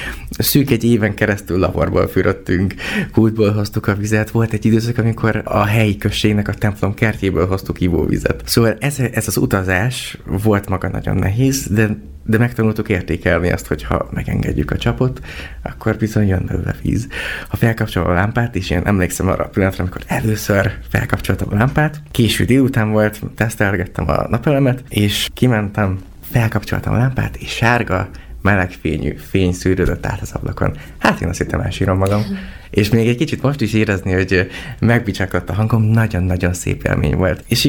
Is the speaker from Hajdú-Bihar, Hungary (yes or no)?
yes; Debrecen, Hajdú-Bihar, Hungary; Én is egy akkor 26 éves debreceni panelgyerek voltam, aki bár Józsán nőttem fel